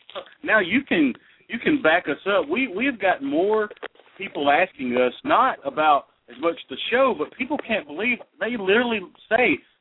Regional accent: Alabama, United States; I'm from right outside of Huntsville in the county. I'm from Madison County, so.

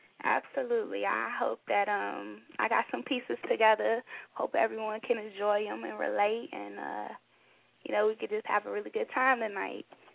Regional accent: Chicago, Illinois, United States; Well, I'm 22 years old. I'm from Chicago, Illinois. I've been writing since I was 7 years old.

